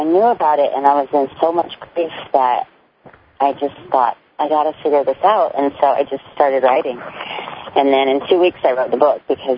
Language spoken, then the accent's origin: English; Utah, United States; I'm from Utah